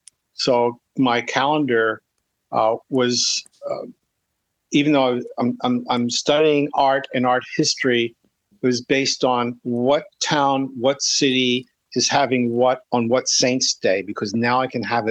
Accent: Philadelphia, Pennsylvania, United States; I'm a kid from Northeast Philadelphia, raised Catholic. I take the Frankfurt L every day.

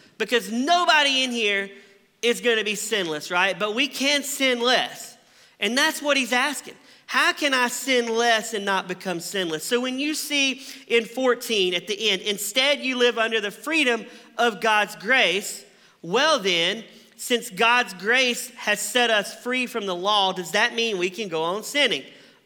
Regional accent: the South, United States; Now, I grew up in the South, as we talked about earlier, and I grew up in a church

